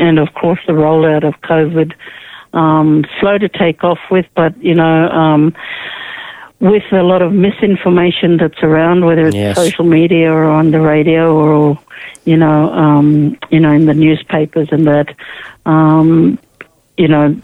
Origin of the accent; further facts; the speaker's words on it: Brisbane, Queensland, Australia; now in Hammond Island, Australia; But I was born and raised in Brisbane. I've been living up in the Torres Straits for the last 8 years on Hammond Island, beautiful Hammond Island.